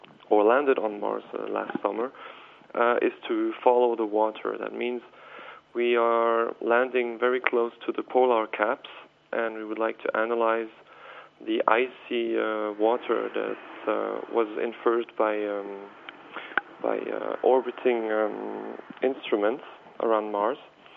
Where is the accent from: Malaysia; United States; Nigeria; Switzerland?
Switzerland; Neuchâtel; Okay, I'm from Neuchâtel here in Switzerland